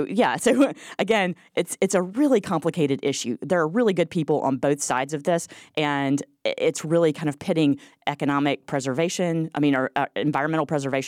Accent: Macon, Georgia, United States; I have, and I grew up in Georgia, but I've got to tell you, this history was not taught when I was in school. I went to public schools in Macon.

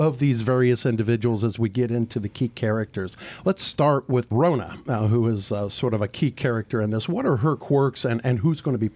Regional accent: United States; confess that I am actually born in Putnam County, in case you're wondering. So I'm pretty sure this is all about my hometown.

